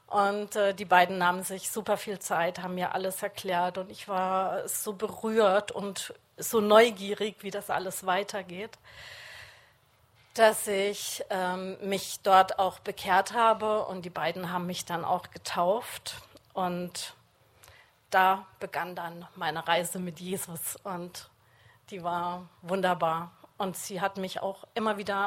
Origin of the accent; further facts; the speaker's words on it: Southern Germany, Germany; now in Northern Germany; ich bin 2009 hierher gezogen in den Norden. Ich komme aus Süddeutschland, also einer sehr katholisch geprägten Gegend. Und bin eigentlich immer schon mit Jesus.